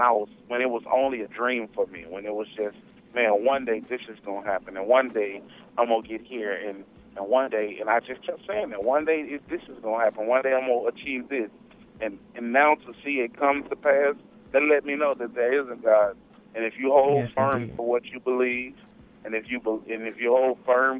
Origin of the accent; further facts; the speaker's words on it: Canton, Mississippi, United States; I'm originally from Canton, Mississippi, hometown